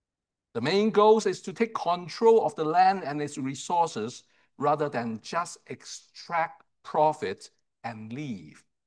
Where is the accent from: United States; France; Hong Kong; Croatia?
Hong Kong; moved away as an adult; for the first 18 years of my life, I was born and raised in Hong Kong, having a good life.